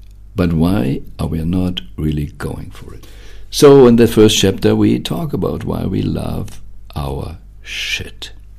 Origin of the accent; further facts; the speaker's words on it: Germany; I grew up in Germany, so it's my main, reflection point when you see it there.